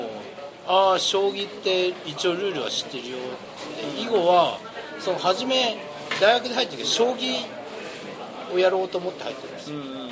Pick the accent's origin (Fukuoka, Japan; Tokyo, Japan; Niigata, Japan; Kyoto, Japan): Niigata, Japan; 新潟から来ました、